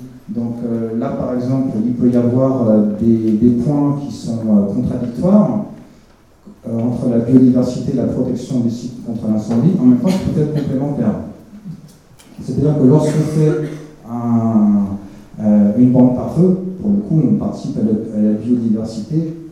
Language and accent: French; Southern France, France; Bon, moi, je viens du Midi, je suis un peu plus concerné par ça